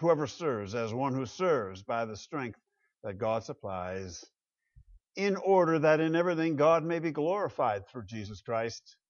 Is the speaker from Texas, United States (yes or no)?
no; Grand Rapids, Michigan, United States; Whenever I go back to my hometown, Grand Rapids, Michigan, I visit my childhood church, Aberdeen Reformed Church.